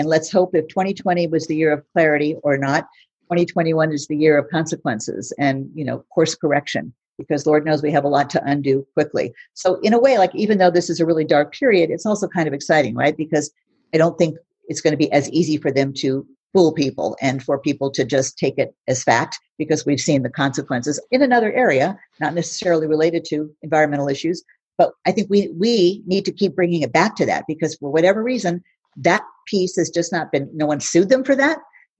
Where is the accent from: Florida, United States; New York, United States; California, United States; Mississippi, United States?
California, United States; I'm from the Bay Area. We never had 80 mile an hour winds growing up there.